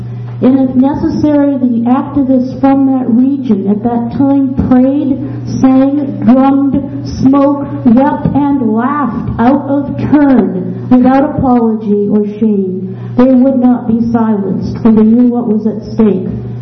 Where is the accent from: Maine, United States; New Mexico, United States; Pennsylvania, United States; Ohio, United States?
Maine, United States; Belfast; I'm from Southwest Harbor. I was born and raised in Belfast. My father and my grandfather were from Belfast. I live on Mount Desert Island